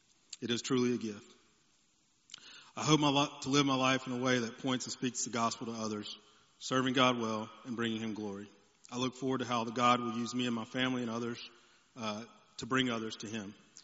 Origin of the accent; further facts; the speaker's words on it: Mount Holly, North Carolina, United States; Growing up in Mount Holly and being from East Gaston